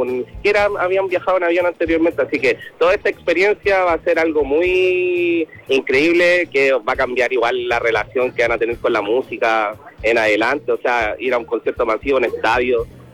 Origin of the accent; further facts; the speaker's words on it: Melipilla, Santiago Metropolitan Region, Chile; Yo vengo desde Melipilla a trabajar